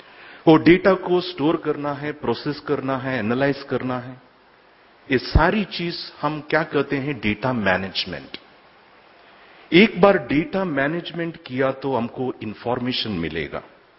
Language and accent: Hindi; Manipal, Karnataka, India; Hindi is a second language; moved away as an adult; now in Jaipur, India; मैं मूलतः कर्नाटक का मणिपाल से हूं।